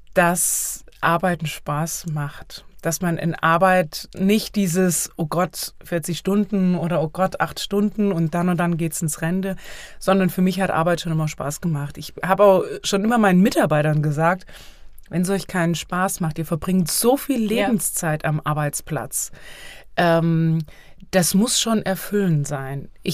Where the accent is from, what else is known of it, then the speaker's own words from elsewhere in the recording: Hesse, Germany; das Kegelspiel, was ja meine Heimat ist.